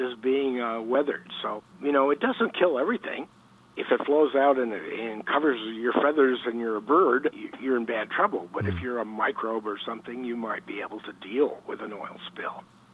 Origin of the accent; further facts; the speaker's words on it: New York, United States; Spent 4 years teaching high school science and math in my hometown, where I grew up in upstate New York.